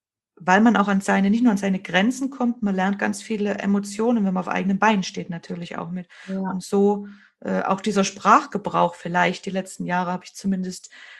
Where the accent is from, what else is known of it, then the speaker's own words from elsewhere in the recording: Bavaria, Germany; also born or lived in East Germany; Ich bin ja in Ostdeutschland geboren und wir sind 91 dann nach Bayern. Da habe ich die ganze Schulzeit gemacht